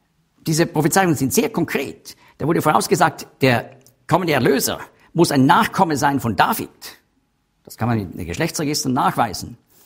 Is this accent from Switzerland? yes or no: yes; Zurich, Switzerland; born there; Ich wurde in Zürich geboren.